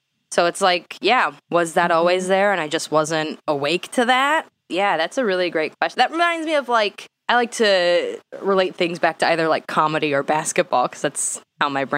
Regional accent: Mesa, Arizona, United States; because I grew up in Mesa, Arizona, which is like where I was. It was like a lot of Mormon kids and stuff. So like a lot of my close friends were Mormon growing up.

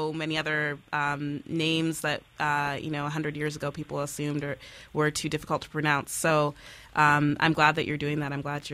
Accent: Boston, Massachusetts, United States; I'm from Boston. I am a fourth generation Black New Englander.

